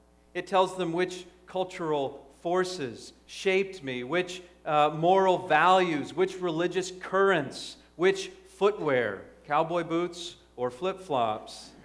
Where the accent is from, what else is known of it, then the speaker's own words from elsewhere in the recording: California, United States; also born or lived in Lubbock, Texas; I was born in Lubbock, Texas, which is in the western part of the state. My family lived there for just 3 years after I was born, and then we moved to Southern California, and I spent most of my childhood in Southern California.